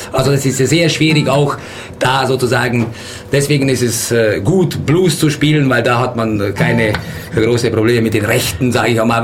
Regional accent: Kula, Vojvodina, Serbia; Konkret komme ich, okay. Wenn es so genau geht, ich komme konkret aus Kula.

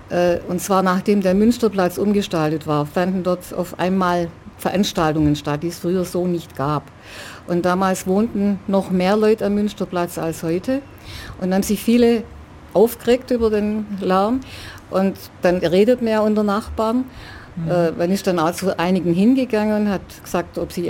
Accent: Ulm, Baden-Württemberg, Germany; born there; ich wohne auch in Ulm, schon seit 23 Jahren wieder. Vorher war ich mal eine kurze Zeit auf dem Land, bin aber eine gebürtige Ulmerin

